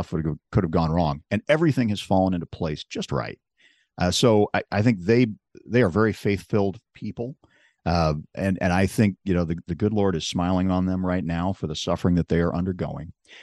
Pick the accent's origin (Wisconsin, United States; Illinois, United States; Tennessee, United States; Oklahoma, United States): Illinois, United States; Chicago; And I'm from Chicago. So I know of like, you know, you don't send a stranger into Chicago.